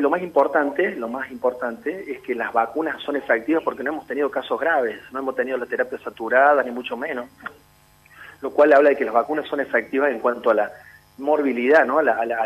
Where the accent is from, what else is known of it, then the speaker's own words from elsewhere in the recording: Argentina; Y lo que somos capaces los argentinos de hacer cuando tenemos un equipo.